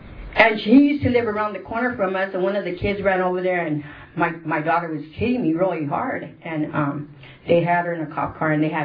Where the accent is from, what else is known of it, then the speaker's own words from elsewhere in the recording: Fresno, California, United States; I'm from Fresno, the Lana Club in Fresno, there would be ashtrays everywhere